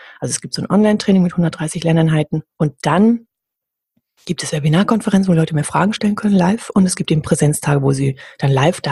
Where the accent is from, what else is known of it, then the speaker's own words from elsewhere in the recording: Hamburg, Germany; Ich komme ja aus Hamburg.